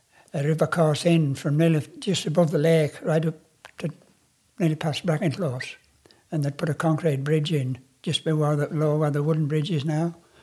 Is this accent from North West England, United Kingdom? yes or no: yes; Wasdale, North West England, United Kingdom; Aye, well, I was brought up in Wasled, you know, at a farm called Middle Row.